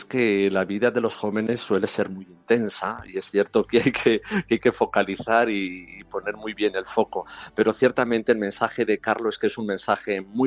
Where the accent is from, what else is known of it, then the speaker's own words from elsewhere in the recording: Cuenca, Castilla-La Mancha, Spain; somos iglesia, somos los jóvenes de Cuenca, de la diócesis de Cuenca